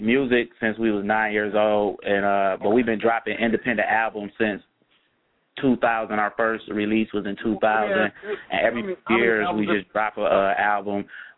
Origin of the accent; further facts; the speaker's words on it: Inkster, Michigan, United States; We're from Inkster, Michigan. Inkster, Michigan is 20 minutes outside of Detroit.